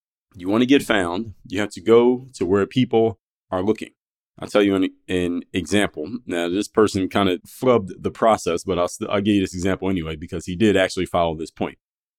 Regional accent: Philadelphia, Pennsylvania, United States; Now, I'm from Philadelphia and I come from the hood.

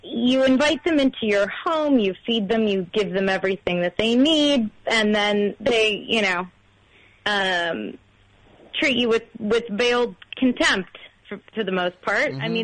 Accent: United States; It's like embarrassing as an American.

